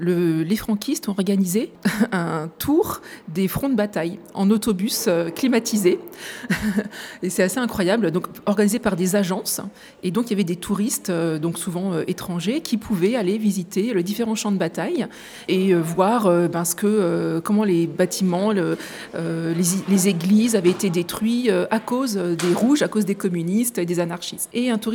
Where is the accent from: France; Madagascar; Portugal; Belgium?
France; Nancy, Grand Est; Donc, moi, je viens de Nancy. Mon père était infirmier, ma mère vendeuse.